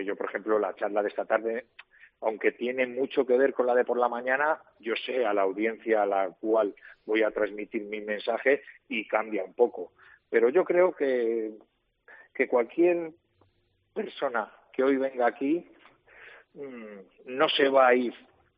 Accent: Madrid, Community of Madrid, Spain; Yo soy madrileño, de padre segoviano.

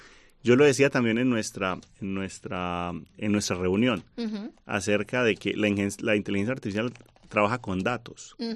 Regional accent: Aguilafuente, Castile and León, Spain; yo vengo de Aguilafuente, que es el pueblo que por excelencia en Segovia

